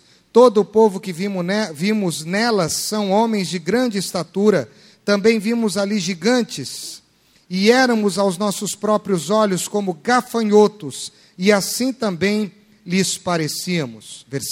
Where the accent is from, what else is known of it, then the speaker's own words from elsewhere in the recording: Maringá, Paraná, Brazil; now in Londrina, Brazil; Mora gente assim aqui em Londrina ou não? Ou só lá de Maringá, de onde eu vim?